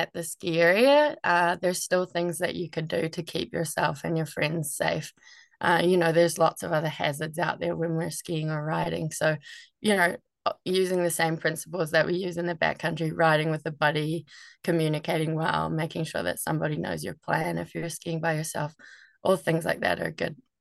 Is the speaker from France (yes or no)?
no; New Zealand; Obviously from my accent, you can tell that I'm from New Zealand